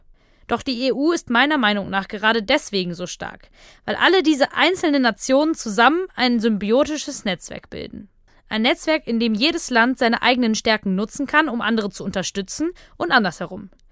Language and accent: German; Germany; Ich bin Deutschland. Ich bin hier aufgewachsen und es ist bis heute meine Heimat.